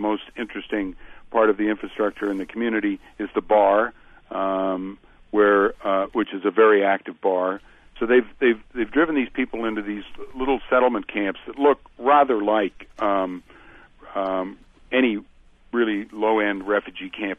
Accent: Wyoming, United States; I'm from Wyoming, and there were people in my community there that had settled four or five generations before I arrived

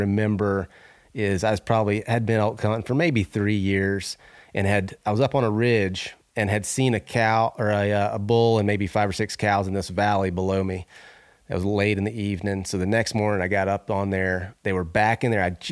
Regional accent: Florida, United States; I grew up in the Southeast hunting whitetails, and our whitetails, I mean, I'm talking Florida whitetails.

